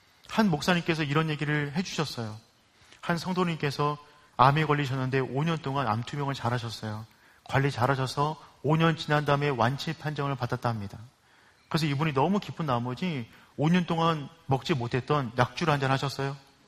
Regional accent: Miari, Seoul, South Korea; 저의 고향은 미아리입니다. 미아리에서 결혼하기 전까지 살았어요.

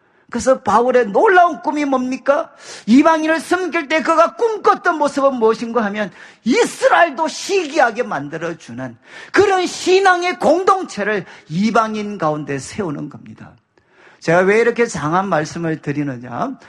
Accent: Daegu, South Korea; 저도 이제 대구 사람인데 어떻게 하면 이 대구 지역을 조금이라도 도울 수 있을까?

